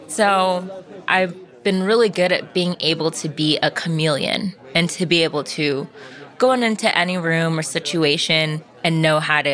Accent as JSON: {"language": "English", "region": "California", "country": "United States", "tie": "born or raised there", "said": "I grew up in Orange County. I had a very cushy upbringing."}